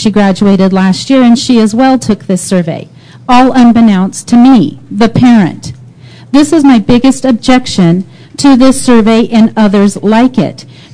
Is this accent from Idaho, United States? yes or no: no; Colorado, United States; I'm from Pueblo County